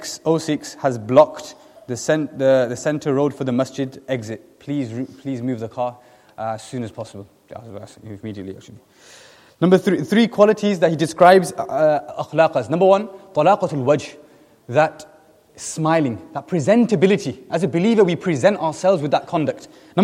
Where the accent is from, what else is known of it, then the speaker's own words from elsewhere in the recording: Preston, North West England, United Kingdom; where I'm from Preston.